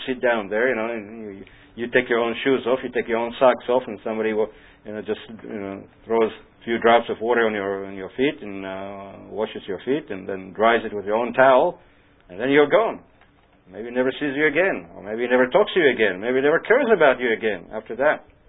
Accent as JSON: {"language": "English", "country": "Israel", "tie": "born or raised there", "said": "I remember growing up in Israel, you know, you came, you rang the bell, and that's it."}